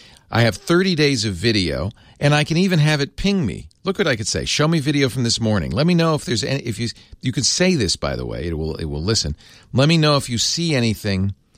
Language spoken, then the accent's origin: English; Providence, Rhode Island, United States; Red Sox fan. I grew up in Providence.